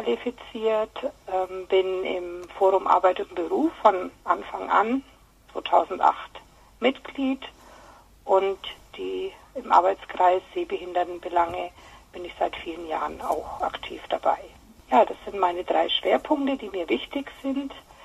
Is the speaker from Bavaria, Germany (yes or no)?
yes; Nuremberg, Bavaria, Germany; Ich bin aus Nürnberg, 56 Jahre alt